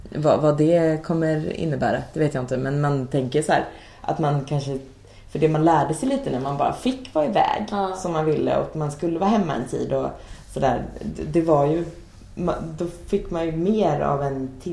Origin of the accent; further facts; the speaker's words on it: Vänersborg, Västra Götaland County, Sweden; Men det är ju inte, det är inte mer hot och springa runt på gatan i Vänersborg där jag kommer ifrån.